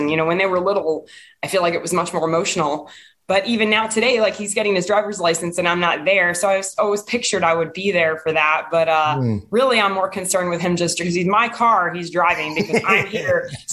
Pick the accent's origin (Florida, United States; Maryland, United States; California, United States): Florida, United States; that kind of reminds me of the East Coast where I grew up in Florida.